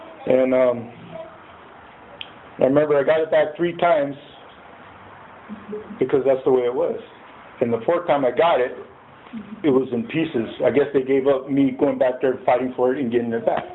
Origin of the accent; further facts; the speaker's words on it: Santa Maria, California, United States; I was born here in Santa Maria, okay? And I went to school at Oakley School, and I went to El Camino, and I went to Santa Maria High.